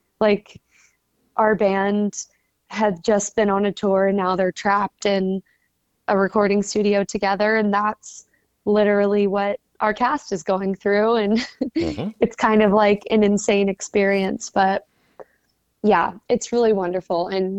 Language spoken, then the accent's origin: English; Dallas, Texas, United States; I think our last stop is in Dallas, which is my hometown